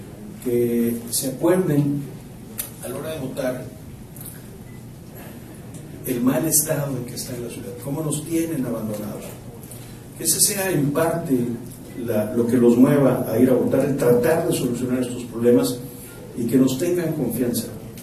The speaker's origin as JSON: {"language": "Spanish", "region": "Veracruz", "country": "Mexico", "said": "aquí todos somos veracruzanos y eso es lo que nos une"}